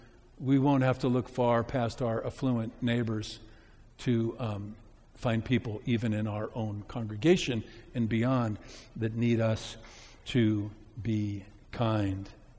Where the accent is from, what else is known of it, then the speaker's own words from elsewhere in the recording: Missouri, United States; I grew up in Missouri, and so I grew up in, and I'm bitter about, not Missouri, I loved Missouri